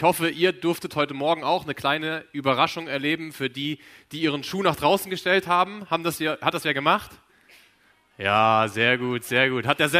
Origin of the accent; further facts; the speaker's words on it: Kröffelbach, Hesse, Germany; ich komme aus Mittelhessen, aus dem wunderschönen Kröffelbach.